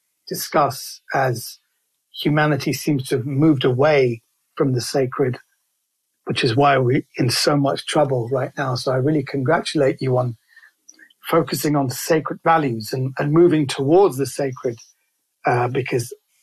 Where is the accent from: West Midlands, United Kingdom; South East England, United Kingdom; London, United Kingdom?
London, United Kingdom; also born or lived in Kensington; I was born into an Iranian Baha'i family, and I was raised in London, in Kensington, which happened to be near the Iranian consulate.